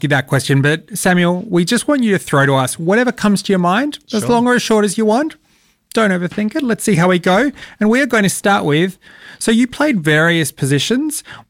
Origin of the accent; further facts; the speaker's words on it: South Australia, Australia; I grew up in South Australia. It's a mad footy state, and the Fringe is huge.